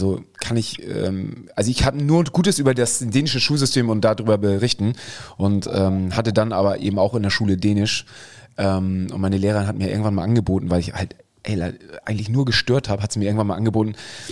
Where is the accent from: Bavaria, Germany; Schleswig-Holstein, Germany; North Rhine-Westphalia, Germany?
Schleswig-Holstein, Germany; Friedrichstadt; ich bin ja da oben im Norden aufgewachsen.